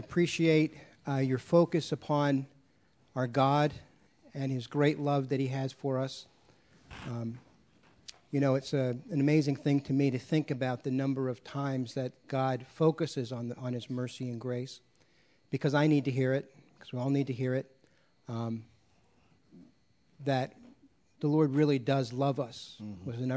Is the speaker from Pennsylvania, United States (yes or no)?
yes; Pennsylvania, United States; most of you know I grew up in the Pennsylvania coal region, not many sheep there